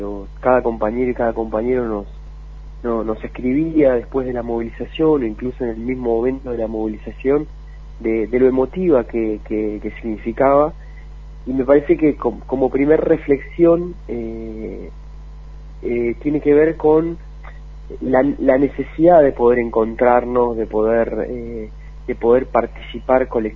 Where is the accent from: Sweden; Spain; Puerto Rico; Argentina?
Argentina; lo estamos necesitando como pueblo argentino, como trabajadores y trabajadoras.